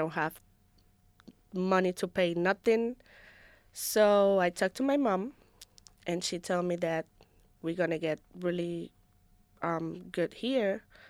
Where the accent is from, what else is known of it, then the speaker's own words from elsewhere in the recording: Puerto Rico; English is a second language; moved away as an adult; now in United States; Hi, I'm from Puerto Rico. Grow over there, and I came like a year and a half because of the hurricane.